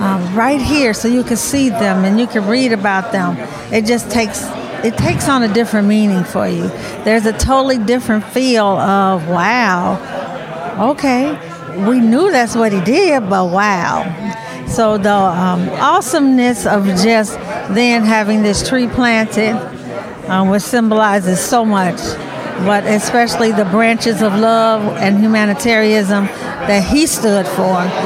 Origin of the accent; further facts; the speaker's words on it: Chicago, Illinois, United States; I am from Chicago, born and bred.